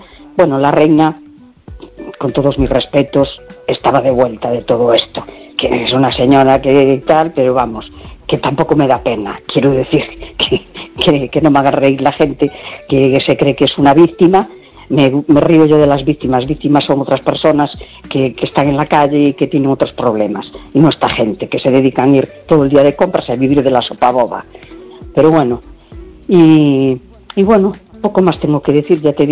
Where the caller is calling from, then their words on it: A Coruña, Galicia, Spain; de La Coruña.